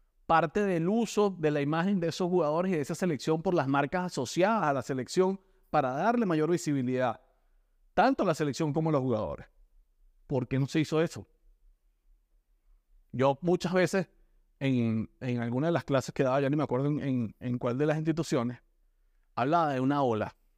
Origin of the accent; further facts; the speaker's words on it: Venezuela; desde lo fanático que soy de la selección de baloncesto en mi país y de lo fanático que soy del baloncesto profesional de mi país